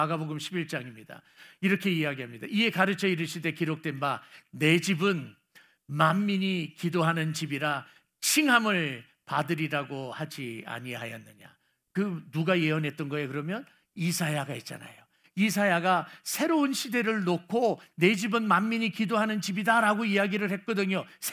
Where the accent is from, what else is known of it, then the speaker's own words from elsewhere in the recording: South Korea; 한국 사람인데, 유대인도 아닌데. 근데 우리는 한국 사람으로서 예수 그리스도를 믿으면서